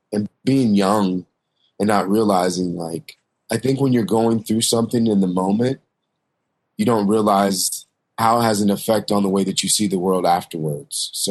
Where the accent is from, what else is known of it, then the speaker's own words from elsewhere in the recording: Kansas, United States; I'm a Midwest kid. I'm from Kansas.